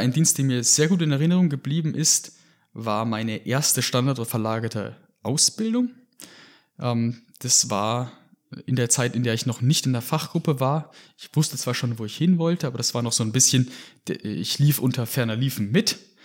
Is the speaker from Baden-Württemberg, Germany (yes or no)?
yes; Heidelberg, Baden-Württemberg, Germany; moved away; also born or lived in Austria; Ich bin ursprünglich in Deutschland hier in Heidelberg aufgewachsen, habe aber dann in dem Alter, wo man vielleicht in die THW-Jugend gehen würde, nach Österreich ziehen müssen mit meinen Eltern. Und erst dann, als ich zum Studium zurückgekommen bin nach Deutschland